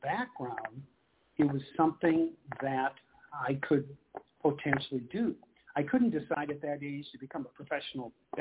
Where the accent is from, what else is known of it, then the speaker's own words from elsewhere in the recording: Madison, Wisconsin, United States; But maybe that comes from my Midwestern background and Midwestern work ethic. You know, I grew up in Wisconsin, in Madison, Wisconsin. I went to the University of Wisconsin.